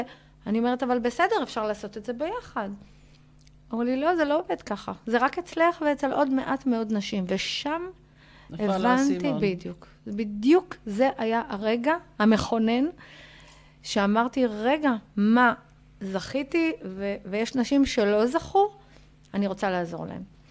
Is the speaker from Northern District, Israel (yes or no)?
no; Ramat Gan, Tel Aviv District, Israel; ואני גדלתי ברמת גן.